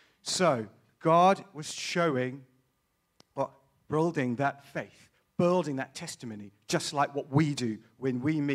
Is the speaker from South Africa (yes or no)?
yes; South Africa; I come from South Africa, and that is a very, very important piece of context in this little story that I'm about to tell you.